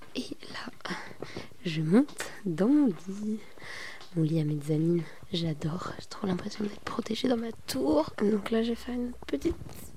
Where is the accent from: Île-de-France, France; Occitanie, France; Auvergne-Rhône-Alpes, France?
Occitanie, France; Castelnau-le-Lez; chez mes parents à Castelnau-le-Lez, juste à côté de Montpellier, là où j'ai grandi pendant 12 ans.